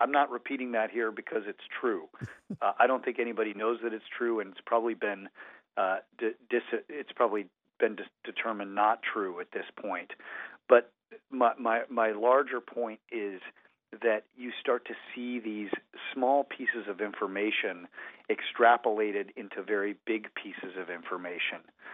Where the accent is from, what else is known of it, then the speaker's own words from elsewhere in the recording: Colorado, United States; So I grew up in Colorado, and I had a friend named Jason